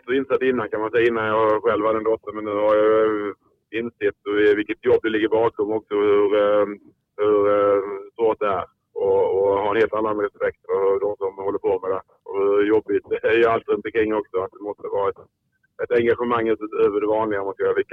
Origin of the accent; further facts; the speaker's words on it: Hällevik, Blekinge, Sweden; also born or lived in Kristianstad; Men tittade till Hällevik utanför i min flytta. Det var när jag var ett år gammal.